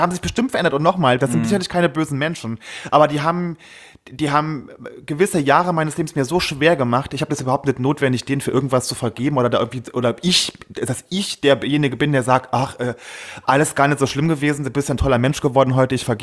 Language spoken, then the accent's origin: German; Saarland, Germany; Bei uns, in meinem Ort, wo ich herkomme, da war die Kirmes ganz groß. Echt? Das ist ein ganz leeres und kleines Dorf, aber die Kirmes ist über Saarland hinweg sehr bekannt.